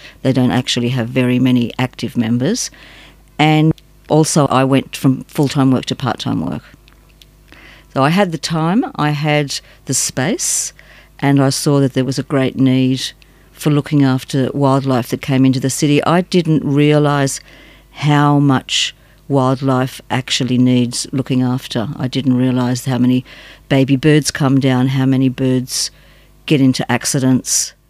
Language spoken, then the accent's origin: English; Australia; I'm Australian born and bred